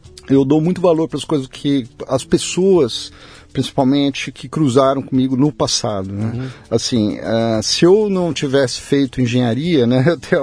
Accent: São Paulo, Brazil; Sou daqui de São Paulo, fui criado aqui em São Paulo, meus pais são do interior, já faleceram. Mas hoje, na verdade, eu moro aqui um pouco em São Paulo.

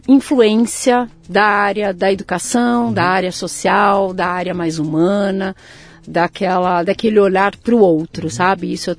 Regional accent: São Paulo, Brazil; E desde então sempre estive em São Paulo, no estado de São Paulo.

